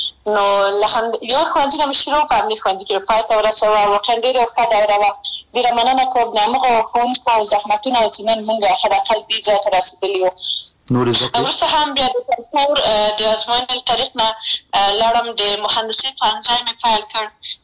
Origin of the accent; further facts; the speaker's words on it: Maidan Wardak, Afghanistan; زه د میدان وردګ ولایت څخه یم